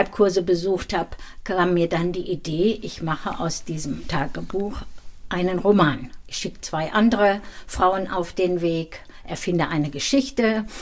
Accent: Dinslaken, North Rhine-Westphalia, Germany; born there; in Dinslaken, da wo ich geboren bin.

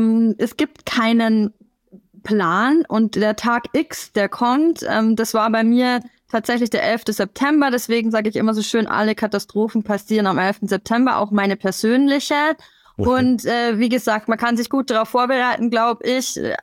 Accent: Rosenheim, Bavaria, Germany; Ich komme aus Oberbayern, besser gesagt aus Rosenheim und habe hier ein Unternehmen.

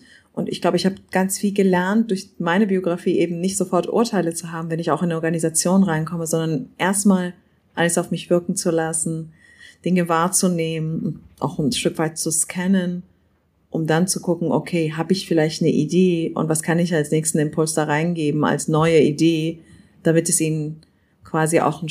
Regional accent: Iran; ich bin ja im Iran aufgewachsen. Das ist auch ein Teil des Orients.

